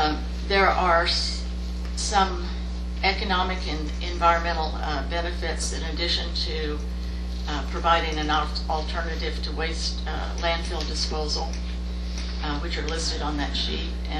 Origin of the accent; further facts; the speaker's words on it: Lehighton, Pennsylvania, United States; I'm from Lehighton, Pennsylvania.